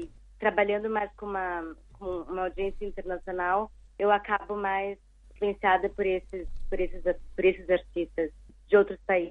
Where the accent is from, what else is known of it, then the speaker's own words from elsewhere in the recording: Curitiba, Paraná, Brazil; moved away as an adult; also born or lived in Rio de Janeiro / São Paulo / United States; now in China; Eu sou de Curitiba, mas já há muito tempo que eu não moro lá. Eu me mudei para o Rio de Janeiro, depois São Paulo. Estudei nos Estados Unidos e trabalhei lá por quase 10 anos.